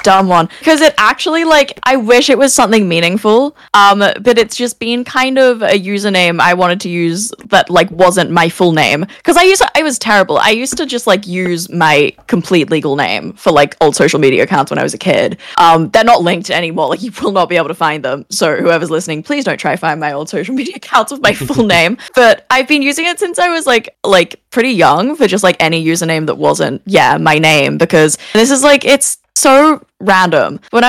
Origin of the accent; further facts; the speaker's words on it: Sydney, New South Wales, Australia; accent: Australian; also born or lived in United Kingdom; I am from Sydney, Australia. I was born in the UK though, actually. Lived there when I was a kid. Yeah, I say yogurt. That's the only part of my accent that stayed. Everything else is Australian except that.